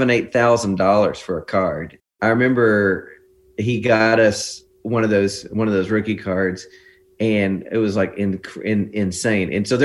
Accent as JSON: {"language": "English", "region": "Texas", "country": "United States", "tie": "born or raised there", "said": "being in Texas, growing up in Texas, we were big Nolan Ryan fan."}